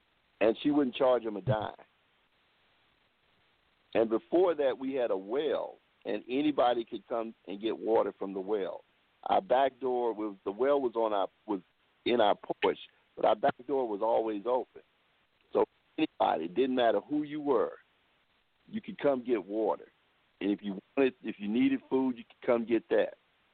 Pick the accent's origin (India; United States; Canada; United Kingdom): United States; Macomb, Illinois; because I grew up in Macomb, in an area called Beartown, which was an economically depressed area. It was really a slum.